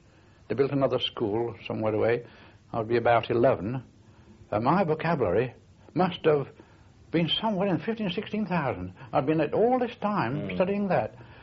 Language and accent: English; Yorkshire and the Humber, United Kingdom; because I'm a Yorkshireman. You may have guessed that by now.